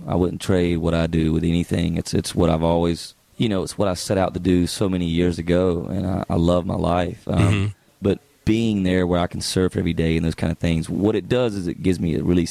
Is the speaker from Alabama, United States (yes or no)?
no; Georgia, United States; I'm from South Georgia, and that's the way it is down there, man.